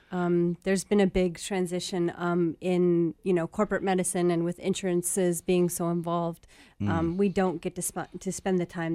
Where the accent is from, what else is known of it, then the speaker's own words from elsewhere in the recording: Los Angeles County, California, United States; So I grew up in Los Angeles County, and I went to LA County High School for the Arts.